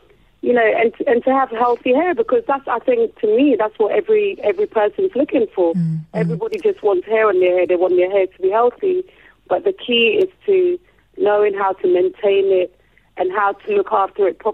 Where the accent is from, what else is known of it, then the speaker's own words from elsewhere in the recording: Accra, Greater Accra, Ghana; So for me, growing up in Accra in my primary years was such a solid foundation.